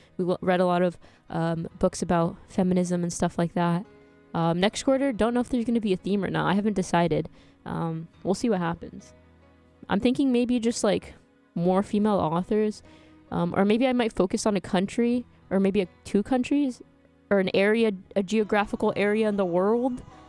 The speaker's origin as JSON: {"language": "English", "region": "Texas", "country": "United States", "said": "I'm from Texas, and I think that's very Southern"}